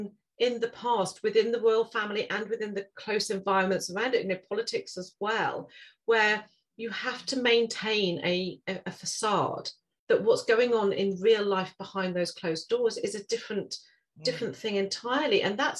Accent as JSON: {"language": "English", "region": "East of England", "country": "United Kingdom", "tie": "born or raised there", "said": "I have lived here all my life. So I am, you know, I'm from Norfolk in the UK, and I'm Norfolk through and through. I'm a Norfolk girl, born and bred."}